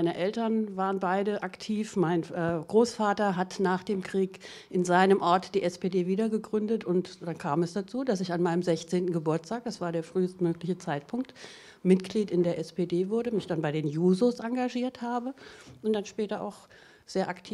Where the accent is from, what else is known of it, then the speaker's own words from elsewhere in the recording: Frankfurt, Hesse, Germany; born there; now in Ginsheim, Germany; Ja, geboren bin ich in Frankfurt, wohne in Ginsheim gerade